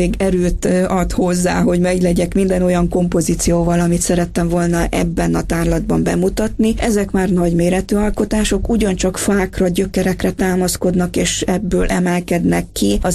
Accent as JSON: {"language": "Hungarian", "region": "Transylvania", "country": "Romania", "tie": "born or raised there", "said": "És ami még a szívem csücske, az éppen a szülőföldem, Erdély"}